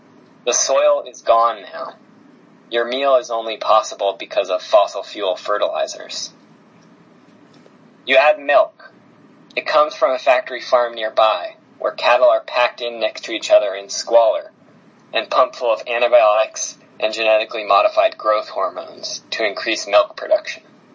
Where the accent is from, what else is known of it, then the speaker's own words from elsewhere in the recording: Seattle, Washington, United States; You know, I grew up in Seattle, which is, you know, this sort of wealthy, imperial city